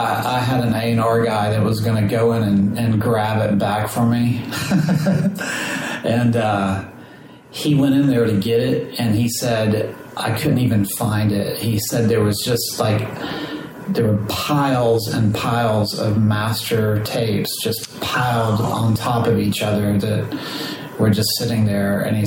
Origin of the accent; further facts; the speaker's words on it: Nashville, Tennessee, United States; now in United Kingdom; I've been here about 16 years. I was born in Nashville, born and raised, one of the very few people. My parents moved to Nashville in 1960.